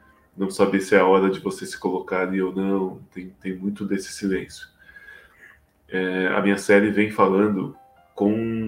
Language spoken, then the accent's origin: Portuguese; São Paulo, Brazil; eu sou de Perus, e eu vejo muito isso na quebrada